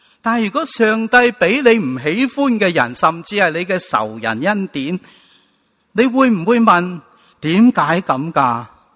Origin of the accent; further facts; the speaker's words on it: Guangdong, China; 朋友就好像今天我们广东人很喜欢叫人老友